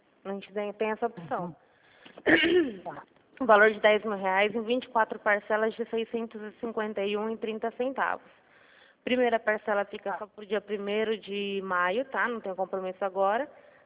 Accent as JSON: {"language": "Portuguese", "town": "Araçatuba", "region": "São Paulo", "country": "Brazil", "said": "Eu sou da cidade de Araçatuba, tá? Interior de São Paulo."}